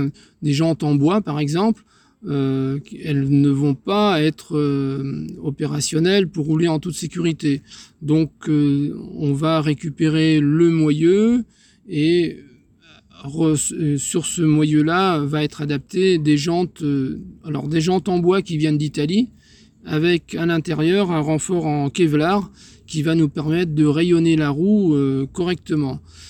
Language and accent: French; Brittany, France; je suis originaire de Bretagne, et dans le village où nous avions un champion cycliste renommé qui était François Lebihan